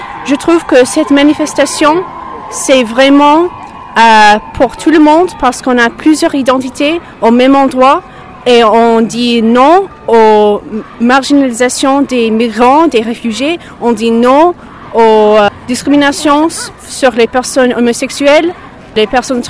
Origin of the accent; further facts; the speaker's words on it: New York, United States; French is a second language; now in France; je viens de New York et je suis en France cette année pour enseigner l'anglais.